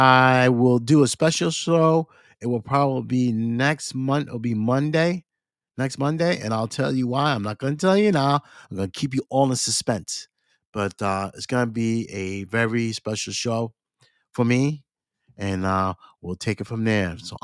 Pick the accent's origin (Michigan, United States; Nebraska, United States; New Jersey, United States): New Jersey, United States; Jersey City; This town is practically my hometown, Jersey City.